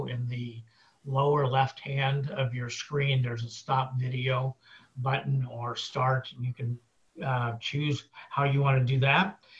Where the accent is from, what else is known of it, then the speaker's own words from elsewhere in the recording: Portland, Oregon, United States; I'm from Portland, Oregon, and Roger is from Salem, so we're at least close.